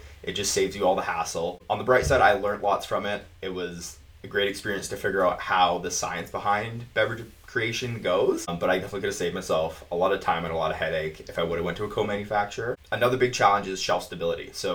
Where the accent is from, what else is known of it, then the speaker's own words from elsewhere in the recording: Prince George, British Columbia, Canada; And growing up in Prince George, I got bored pretty easy.